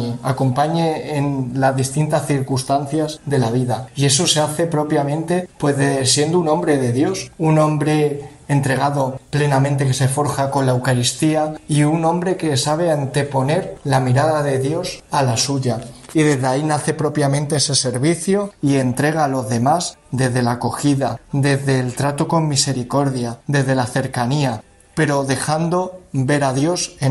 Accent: Valdepeñas, Castilla-La Mancha, Spain; soy sacerdote natural de Valdepeñas, nací el 17 de noviembre de 1992

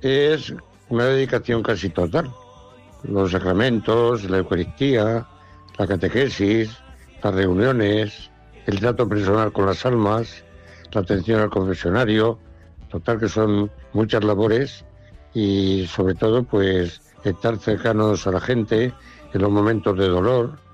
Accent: Fuente el Fresno, Castilla-La Mancha, Spain; Soy de Fuentefresno. Y nací el 16 de noviembre de 1937

